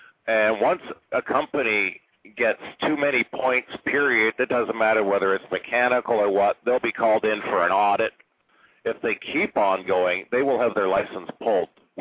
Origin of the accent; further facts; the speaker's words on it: Canada; Being Canadian, like, we always fly down on charters.